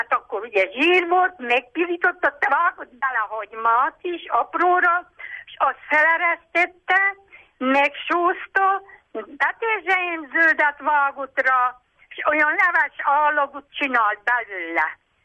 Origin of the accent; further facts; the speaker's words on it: Csíkszentimre, Harghita, Romania; also born or lived in Kozmás; Csíkszentimréről.